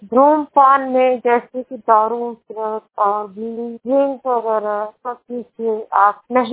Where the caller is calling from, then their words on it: Uttar Pradesh, India; मैं जिला संत कबीर नगर से बोल रही हूँ। मेरी उम्र 27 साल है। मेरा जिला संत कबीर नगर है।